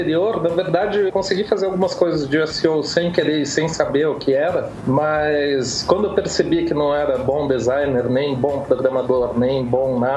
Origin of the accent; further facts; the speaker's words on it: Curitiba, Paraná, Brazil; now in São Paulo, Brazil; eu sou natural de Curitiba, moro em São Paulo há 9 anos